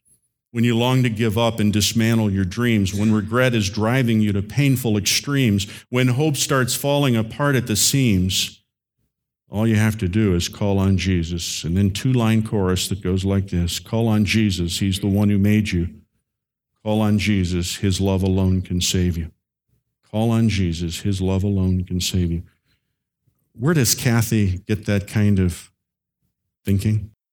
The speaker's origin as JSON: {"language": "English", "town": "Chicago", "region": "Illinois", "country": "United States", "tie": "born or raised there", "said": "I grew up in the Chicago area"}